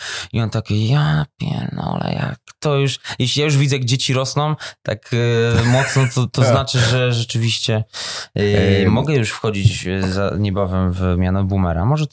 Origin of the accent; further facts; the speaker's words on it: Kraków, Lesser Poland, Poland; now in Warsaw, Poland; a mimo, że jestem Krakusem, to już...